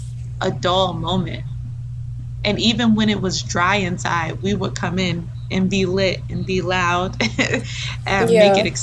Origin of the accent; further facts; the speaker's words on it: Maryland, United States; And I haven't been all over the world, but growing up in Maryland, you have to be in a specific bubble.